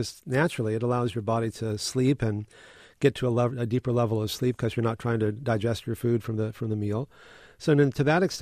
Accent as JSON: {"language": "English", "region": "Texas", "country": "United States", "tie": "born or raised there", "said": "Well, you know, I grew up in Texas, and I had so many allergies that I went to allergists"}